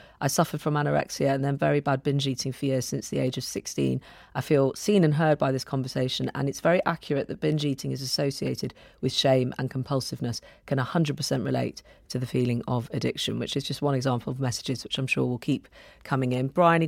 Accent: South West England, United Kingdom; I grew up in Avon and Somerset

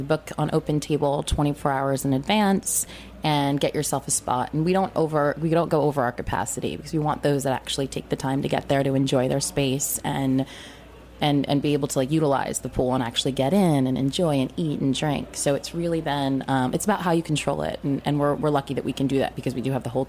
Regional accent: New England, United States; I'm a beach girl. I grew up in New England on the beach, so for me, like, a beach day, a pool day is all about a burger and a good barbecue menu.

